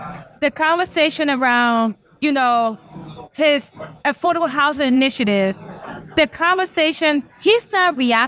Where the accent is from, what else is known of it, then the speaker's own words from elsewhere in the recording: Newark, New Jersey, United States; I was raised in Newark.